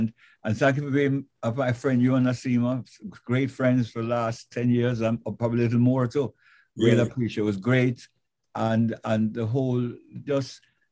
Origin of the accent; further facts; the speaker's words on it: England, United Kingdom; born there; born in England like myself.